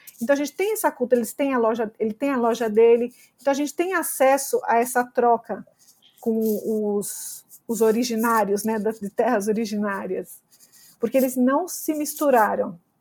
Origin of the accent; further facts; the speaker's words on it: São Paulo, Brazil; em São Paulo, por exemplo, de onde eu sou